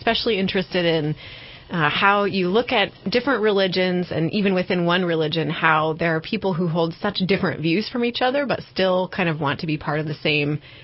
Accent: Cedar Falls, Iowa, United States; I grew up in Cedar Falls, Iowa, and have some family who are farmers and some who are city folk.

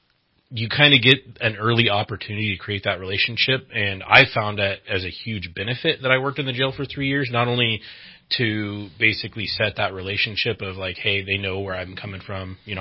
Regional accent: Shasta Lake City, California, United States; So I was born and raised up here in Shasta County, Central Valley, or Shasta Lake City, to be exact. Born and raised up there.

